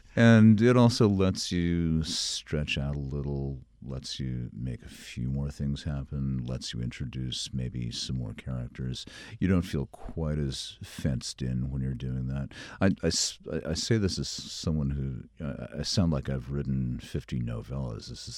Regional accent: Connecticut, United States; also born or lived in Granville, United States / Virginia; I grew up in Connecticut. I lived in, I've had a house in Granville, New York for many years, since 1985. I lived for a couple of years in Virginia, but aside from that, it's all been the Northeast.

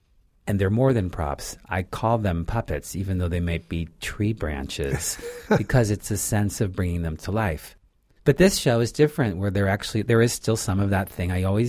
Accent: San Francisco, California, United States; I mean, I grew up in San Francisco

